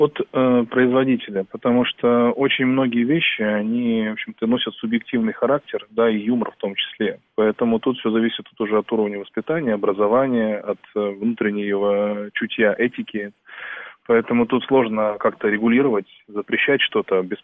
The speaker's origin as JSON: {"language": "Russian", "region": "Kalmykia", "country": "Russia", "said": "так как я сам калмык"}